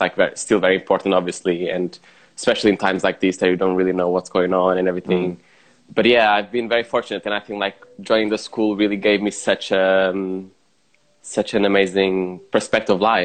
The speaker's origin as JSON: {"language": "English", "region": "Lisbon", "country": "Portugal", "said": "And then I'm from Lisbon in Portugal, originally. And, I mean, I started dancing African dance. That was the first connection I had to dance when I was very young, because I came from this African community in Lisbon"}